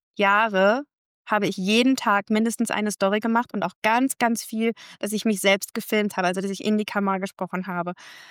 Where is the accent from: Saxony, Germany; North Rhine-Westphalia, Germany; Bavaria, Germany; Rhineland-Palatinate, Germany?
North Rhine-Westphalia, Germany; Unna; hey, ich komme hier aus Unna, ich bin eine von euch.